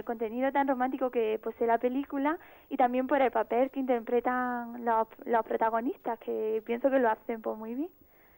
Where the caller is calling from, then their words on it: Íllora, Andalusia, Spain; De aquí, de Illora.